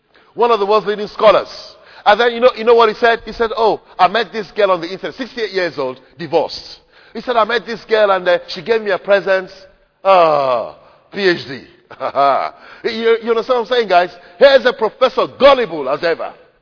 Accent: Lagos, Nigeria; I grew up swimming in Barbeach in Lagos.

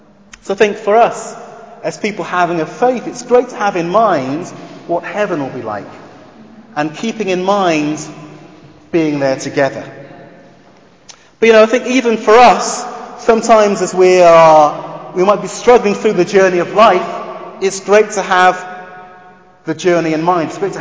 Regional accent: Wales, United Kingdom; Growing up in South Wales, I trained with a lot of very good athletes.

